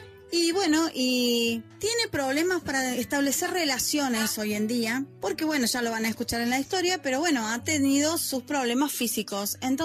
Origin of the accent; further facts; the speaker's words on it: Argentina; desde Argentina